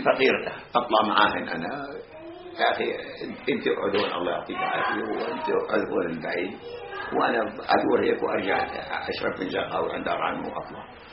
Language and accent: Arabic; Palestine; انا فلسطيني، انا ما لبناني